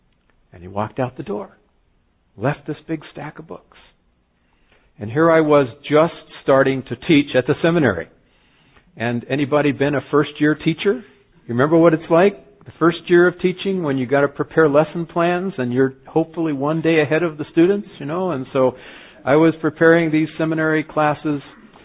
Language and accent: English; California, United States; Now, I grew up in California. I liked the warm weather, and I wasn't too anxious to come back to be facing the Michigan winters again.